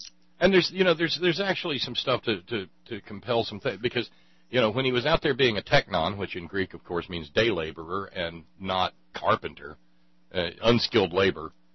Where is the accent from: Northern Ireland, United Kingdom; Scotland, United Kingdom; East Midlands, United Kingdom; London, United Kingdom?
Scotland, United Kingdom; No, I'm Scottish, and you gave me my blue eyes and the red hair.